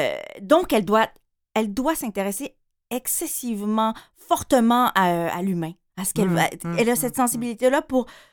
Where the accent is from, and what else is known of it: Quebec, Canada